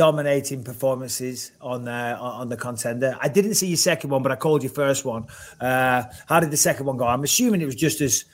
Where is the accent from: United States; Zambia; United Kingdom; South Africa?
United Kingdom; 10 times more about wrestling than I'll ever dream of knowing, being a Brit.